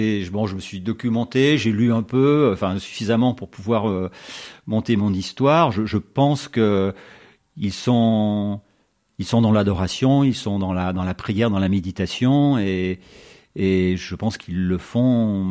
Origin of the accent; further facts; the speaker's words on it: Chambéry, Auvergne-Rhône-Alpes, France; also born or lived in Pont-de-Beauvoisin; Je suis natif de Chambéry, j'ai vécu à Chaparian dans mon enfance, à Pont-de-Beauvoisin, on a déménagé.